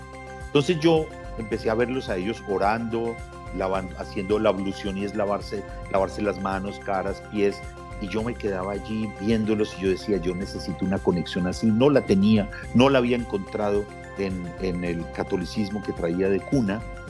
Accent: Manizales, Caldas, Colombia; yo soy de Manizales

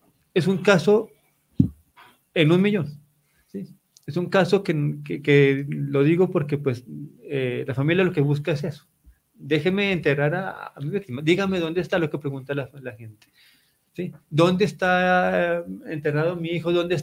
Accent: Colombia; el aporte que yo como colombiano, como ciudadano, puedo hacer.

